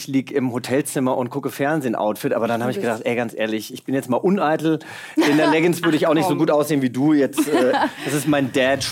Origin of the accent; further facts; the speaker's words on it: Giessen, Hesse, Germany; Das ist da, wo ich herkomme.